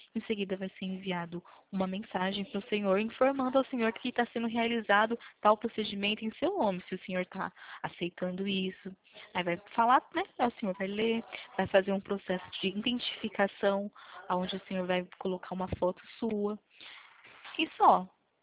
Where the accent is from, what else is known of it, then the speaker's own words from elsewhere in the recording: Presidente Prudente, São Paulo, Brazil; Eu sou de São Paulo, estado de São Paulo, Presidente Prudente.